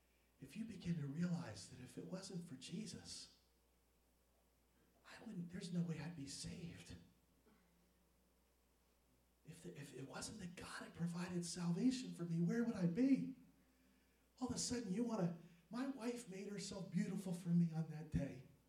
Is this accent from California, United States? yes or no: no; New York, United States; also born or lived in New Jersey; as good as any Italian mom I grew up with in New York and New Jersey.